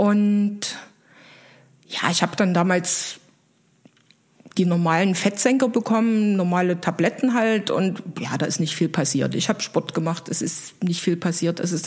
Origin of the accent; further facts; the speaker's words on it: Saxony, Germany; moved away as an adult; now in Munich, Germany; Dann bin ich aus dem Vogtland, wo ich geboren und aufgewachsen bin, nach München gegangen zum Arbeiten